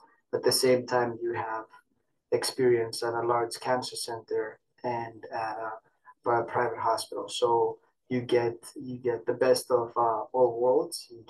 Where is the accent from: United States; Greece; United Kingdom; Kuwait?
Greece; I'm originally from Greece. I did my medical school in Athens, Greece.